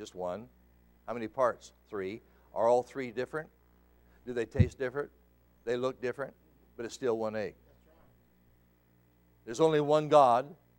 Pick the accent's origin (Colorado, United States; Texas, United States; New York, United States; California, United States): Colorado, United States; I was raised in Colorado.